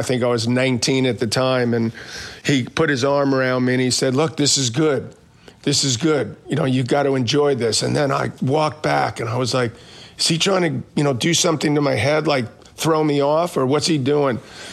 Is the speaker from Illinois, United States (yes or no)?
no; Queens, New York, United States; born or raised there